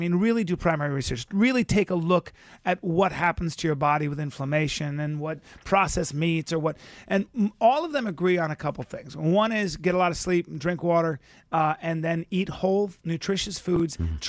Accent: Los Angeles, California, United States; I'm a comedian from Los Angeles.

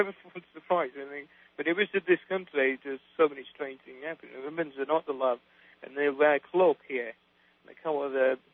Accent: India; born there; Well, I was born in India, and this is my first trip out of my country.

